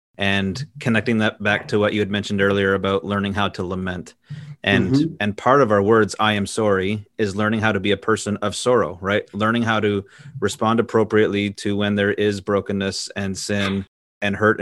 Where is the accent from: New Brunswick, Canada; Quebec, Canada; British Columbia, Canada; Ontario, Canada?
Ontario, Canada; I grew up just northwest of Ottawa in a little English town and surrounded by French speaking communities.